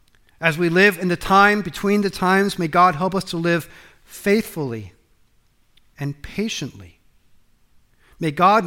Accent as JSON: {"language": "English", "country": "United States", "said": "because I'm an American and that's why I like my porridge."}